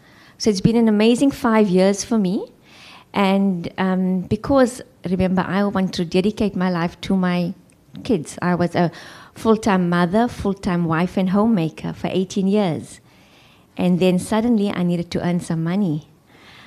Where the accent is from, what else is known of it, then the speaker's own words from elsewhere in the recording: Johannesburg, Gauteng, South Africa; because I'm from Johannesburg, all my family's there, so our support structure's there.